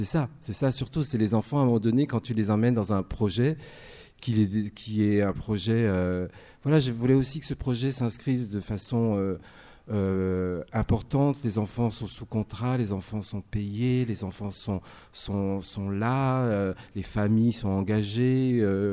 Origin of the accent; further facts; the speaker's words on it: France; born there; Moi, je suis né en France.